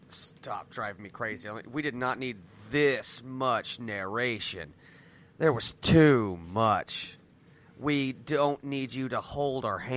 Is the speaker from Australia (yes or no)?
no; United Kingdom; because we're British.